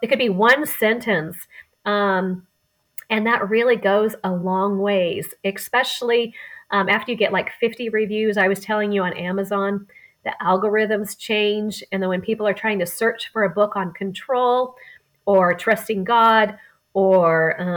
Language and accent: English; Oregon, United States; moved away as an adult; now in Eagle, United States; I moved from my home state of Oregon, where I had been for 47 years, to a new city and a new state. So we moved to Eagle, Idaho.